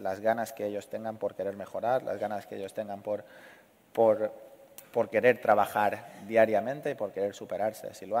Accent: Spain; Y yo, pues, como español y como amante de nuestro deporte

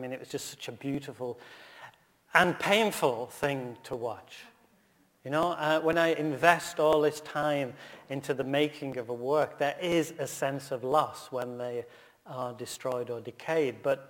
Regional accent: Scotland, United Kingdom; I want to say Glenrock because I'm Scottish.

